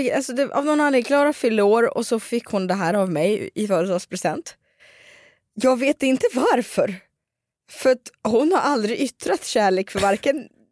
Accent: Dalarna County, Sweden; Då frågar han mig, vart kommer du ifrån? Så är jag från Dalarna.

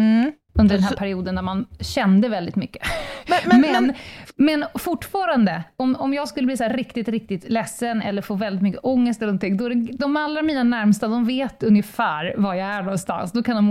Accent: Kummelnäs, Stockholm County, Sweden; Där jag bodde när jag bodde i min ungdom där ute i Kummelnäs, Vikingsill.

